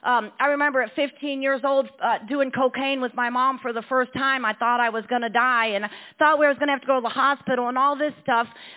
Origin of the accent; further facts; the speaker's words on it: Detroit, Michigan, United States; now in Waynesboro, United States; So I grew up in Detroit, Michigan, and I had lived in Waynesboro for 36 years, but I originally grew up in Detroit, Michigan.